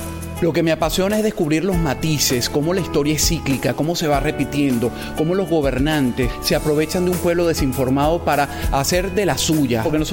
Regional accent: Venezuela; soy periodista venezolano

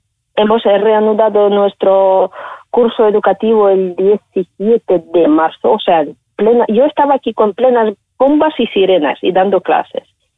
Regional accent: Ukraine; si usted habla con los ucranianos, muchos dicen, es mi tierra, es mi casa. Entonces, para nosotros es algo sagrado

